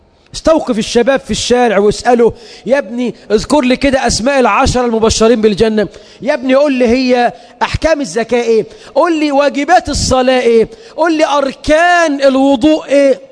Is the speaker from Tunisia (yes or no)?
no; Egypt; بلدنا مصر